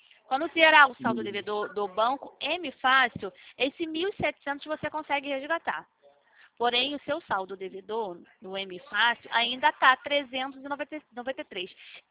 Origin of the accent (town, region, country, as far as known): Rio de Janeiro, Brazil